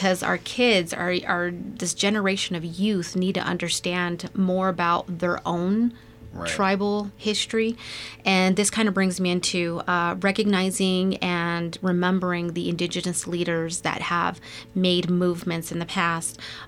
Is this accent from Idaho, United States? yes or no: yes; Blackfoot, Idaho, United States; I'm a tribal member born and raised in Blackfoot, which is just part of the reservation.